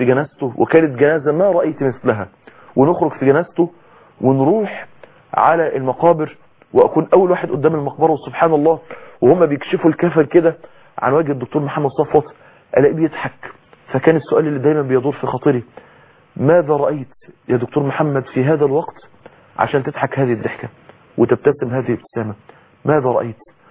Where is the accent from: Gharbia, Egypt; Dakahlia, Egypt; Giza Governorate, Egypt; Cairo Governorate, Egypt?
Dakahlia, Egypt; Mansoura; من اكتر الحاجات اللي تربى عليها الشباب عندنا في المنصورة